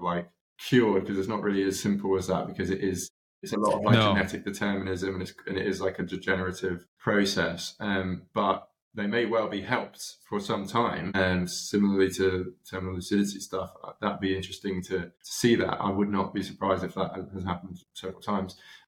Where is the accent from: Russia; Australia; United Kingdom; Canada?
United Kingdom; Brighton, South East England; I gave a talk in my hometown of Brighton the other day